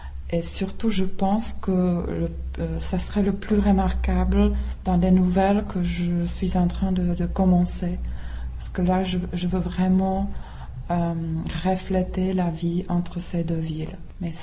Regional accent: Prague, Czechia; born or raised there; French is a second language

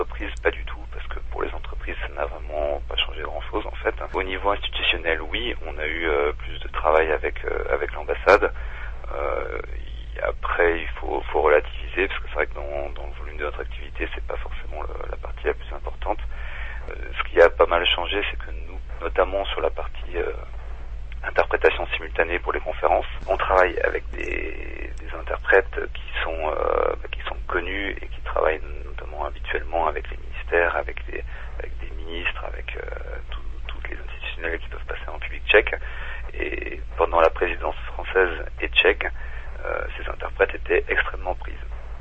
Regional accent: France; now in Czech Republic; parce que tout d'abord, je suis français

